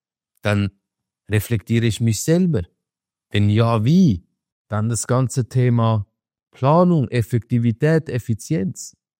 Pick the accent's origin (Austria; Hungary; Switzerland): Switzerland; ich bin aus der Schweiz